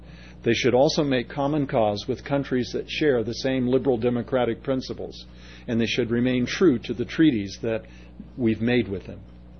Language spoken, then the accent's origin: English; United States; As an American, I thought, what a novel idea.